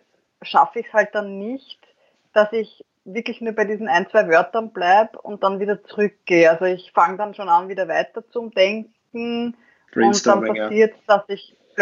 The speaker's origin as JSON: {"language": "German", "region": "Vienna", "country": "Austria", "lives_now": "Lower Austria, Austria", "said": "Bin auch Wienerin, wie man wahrscheinlich hört, und lebe jetzt noch in Niederösterreich"}